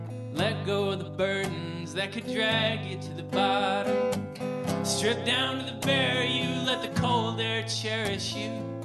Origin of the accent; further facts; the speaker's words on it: Sacramento, California, United States; now in Oakland, United States; I grew up in Sacramento. I've been living in Oakland lately and been spending a lot of time on the road.